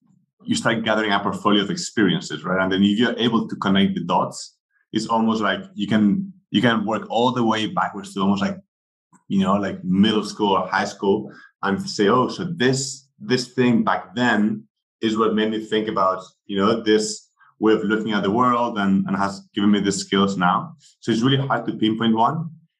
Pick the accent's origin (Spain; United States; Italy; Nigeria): Spain; I'm from Spain, so I grew up there.